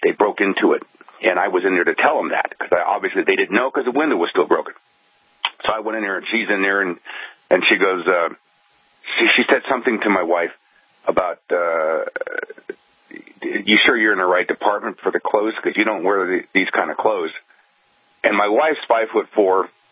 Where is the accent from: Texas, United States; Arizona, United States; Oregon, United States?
Oregon, United States; I was raised on the Indian Reservation, Klamath Reservation, Northern California, Southern Oregon.